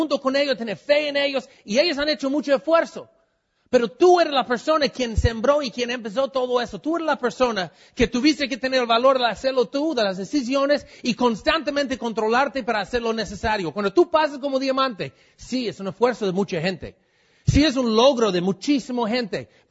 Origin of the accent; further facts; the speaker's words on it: Mexico; Bueno, yo soy de México, así hablamos allá.